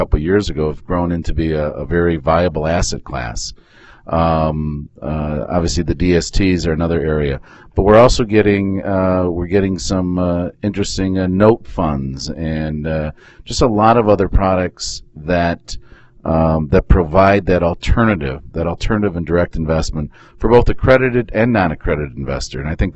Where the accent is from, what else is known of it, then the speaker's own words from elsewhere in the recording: Michigan, United States; So we're from Michigan, and we enjoy